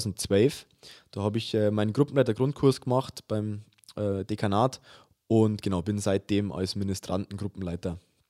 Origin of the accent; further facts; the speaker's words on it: Germany; now in Hannover, Germany; grüß euch. Ich bin 23, ich komme ursprünglich aus Hörnkirchen Zegersbrunn, lebe aktuell in Hannover zum Studium.